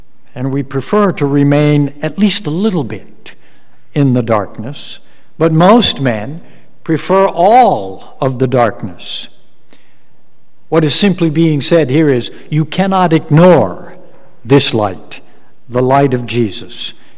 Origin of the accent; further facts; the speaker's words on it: Hawaii, United States; I've told you before, I'm sure, that I grew up in the Hawaiian Islands.